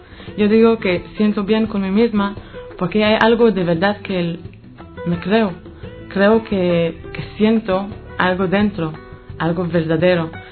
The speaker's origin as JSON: {"language": "Spanish", "country": "Israel", "second_language": "Spanish", "said": "La gente le costaba de creerme que no soy gitana y no soy española. Y soy de Israel, de la Tierra Santa, ¿no?"}